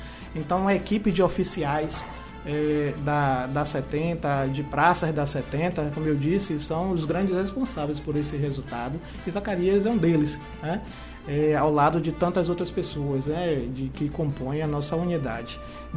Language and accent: Portuguese; Salvador, Bahia, Brazil; now in Ilhéus, Brazil; Eu sou... nascido e criado em Salvador, né? Mas me estabeleci na região do Extremo Sul, vim de lá da região do Extremo Sul